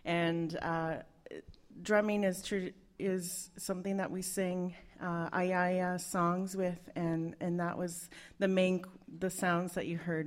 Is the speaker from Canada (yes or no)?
yes; Ottawa, Ontario, Canada; this is my sister Kathy. … We come to you from Ottawa, Canada.